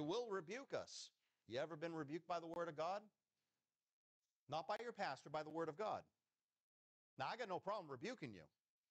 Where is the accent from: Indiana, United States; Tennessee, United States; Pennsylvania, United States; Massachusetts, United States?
Massachusetts, United States; Boston; born there; also born or lived in New York / New Hampshire; I was born in Boston. I've lived in New York, New Hampshire, but mostly I've lived in Massachusetts.